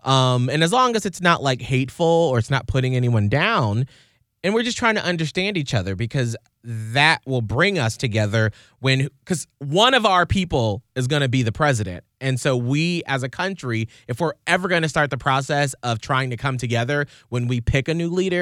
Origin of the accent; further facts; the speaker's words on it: United States; I'm just an American.